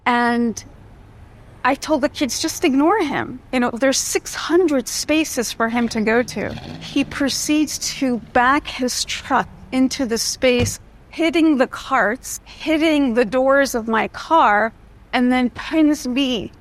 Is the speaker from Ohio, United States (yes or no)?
no; New Jersey, United States; but I was born and raised in New Jersey in the United States.